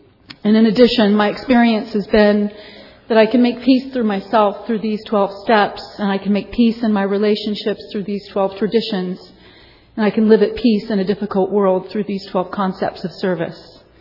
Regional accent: Berlin, Germany; It's morning. I'm from Berlin. It's night there. I came here from Berlin to be with you.

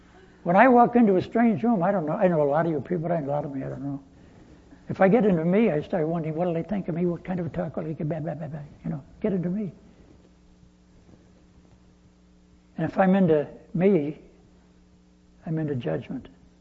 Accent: Chicago, Illinois, United States; moved away; So I'm from Chicago and I've been learning from Southerners ever since I came down here.

